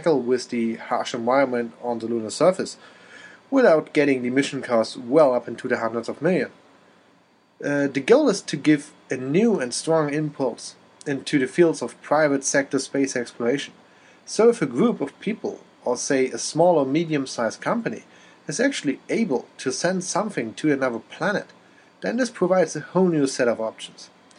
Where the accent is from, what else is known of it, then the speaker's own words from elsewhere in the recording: Berlin, Germany; from Berlin, Germany